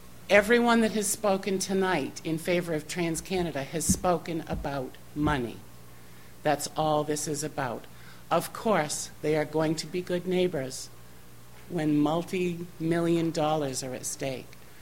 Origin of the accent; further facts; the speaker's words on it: Lexington Township, Maine, United States; from Lexington Township.